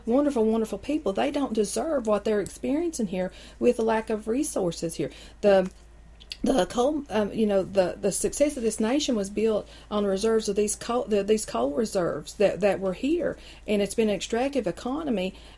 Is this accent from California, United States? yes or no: no; Coeburn, Virginia, United States; In Coburn, which is, yeah, like, you know, 10 minutes from here.